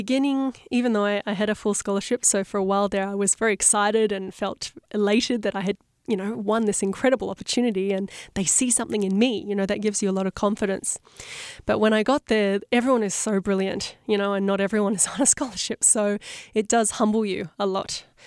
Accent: Australia; because I'm Australian, Australia's just a little bit far away.

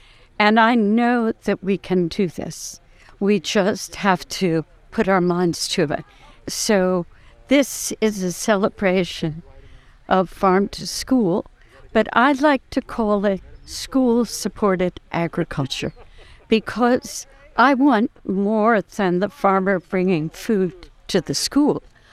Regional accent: New Jersey, United States; I grew up in New Jersey, and it was before fast food.

